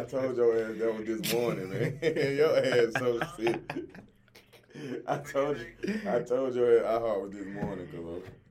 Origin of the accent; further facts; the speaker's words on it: Charlotte, North Carolina, United States; You know, I come from North Charlotte, you know, Sugar Creek, North Side.